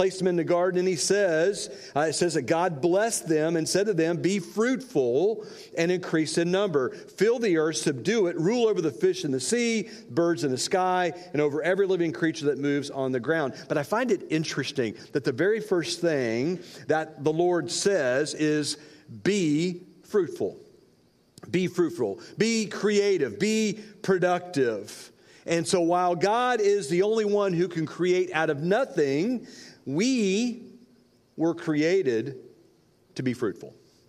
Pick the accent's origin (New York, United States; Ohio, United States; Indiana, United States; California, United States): Indiana, United States; So, hey, listen, one thing, I grew up in Indiana. One thing I totally miss from living in Indiana, and maybe the only thing I miss from living in Indiana, is that rich dirt that we always had.